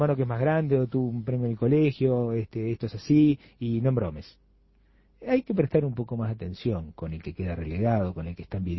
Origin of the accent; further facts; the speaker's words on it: Uruguay; cómo somos los uruguayos